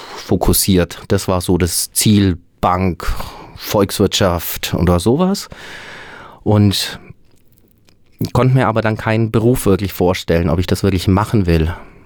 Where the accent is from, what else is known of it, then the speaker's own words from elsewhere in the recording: Bavaria, Germany; born there; now in Würzburg, Germany; Gebürtig bin ich aus der Nähe von Augsburg und bin aber jetzt seit über 20 Jahren hier in Würzburg und im Umkreis, wo ich jetzt lebe.